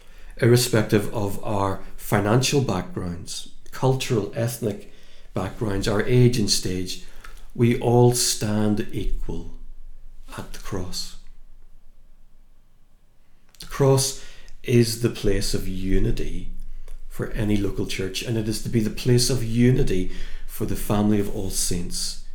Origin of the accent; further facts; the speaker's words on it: Ireland; Now, as an Irishman, that's completely lost on me.